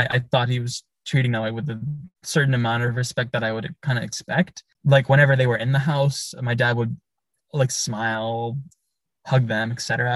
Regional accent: Kenwood, California, United States; I was raised in Kenwood.

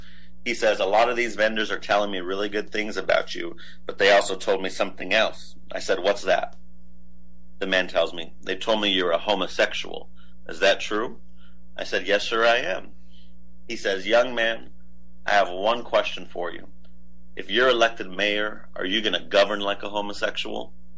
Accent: Las Cruces, New Mexico, United States; I know Las Cruces. I'm from Las Cruces. I'm a part of Las Cruces.

